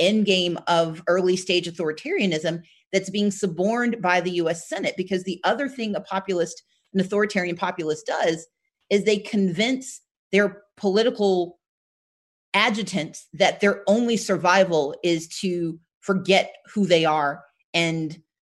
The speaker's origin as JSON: {"language": "English", "town": "Gulfport", "region": "Mississippi", "country": "United States", "tie": "born or raised there", "also_born_or_lived": "Wisconsin", "said": "So I was born in Wisconsin, but we all grew up in Gulfport, Mississippi."}